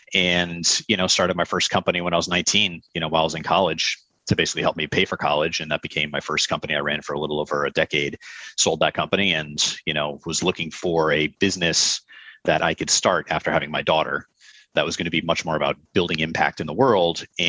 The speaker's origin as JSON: {"language": "English", "region": "Connecticut", "country": "United States", "tie": "born or raised there", "said": "Yeah, I grew up in Connecticut."}